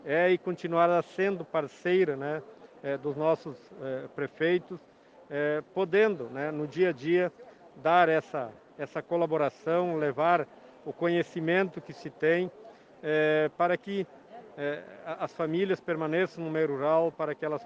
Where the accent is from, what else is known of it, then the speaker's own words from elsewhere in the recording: Pinhal, Rio Grande do Sul, Brazil; aqui é o Alto Uruguai, eu sou lá do Médio Alto Uruguai, Pinhal, na região de Frederico, Palmeiras das Missões